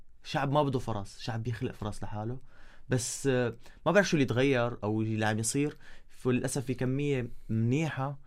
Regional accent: Syria; وأنا كوني سوري وأكتر شيء هلأ الأزمة هي صايرة بسوريا تقريبا

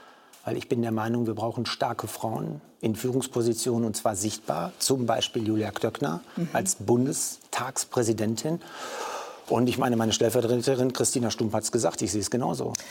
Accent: Paderborn, North Rhine-Westphalia, Germany; ich komme aus Paderborn in meinem Wahlkreis.

